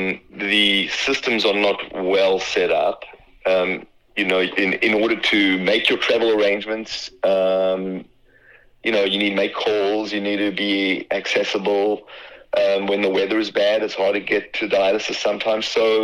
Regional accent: Johannesburg, Gauteng, South Africa; moved away as an adult; now in United States; That's correct, in Johannesburg.

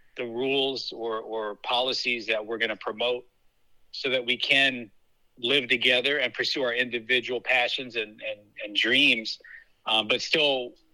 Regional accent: Maryland, United States; So I was born in Howard County General Hospital, but we moved to Prince George's County when I was like 3.

